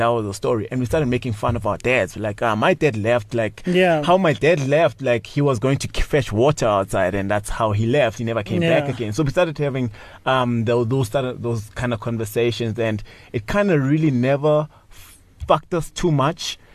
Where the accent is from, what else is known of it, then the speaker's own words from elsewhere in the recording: Daveyton, Gauteng, South Africa; also born or lived in Lydenburg / Tsakane; And when I was five, my mom and dad moved to Daveyton, stayed in Daveyton. They separated, had to go to Tsakane.